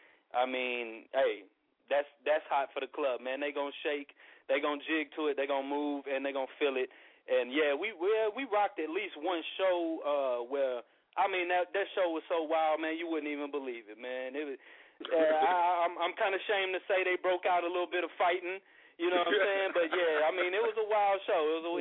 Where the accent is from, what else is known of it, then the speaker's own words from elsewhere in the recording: Texas, United States; also born or lived in Louisiana; Me, I was born in Louisiana, so I'm Cajun by blood, but I've been raised up out here in Texas, you know what I'm saying?